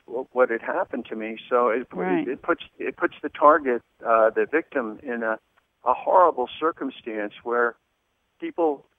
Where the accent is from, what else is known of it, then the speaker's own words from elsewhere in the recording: Connecticut, United States; moved away; I was born in Connecticut, and I grew up on the East Coast.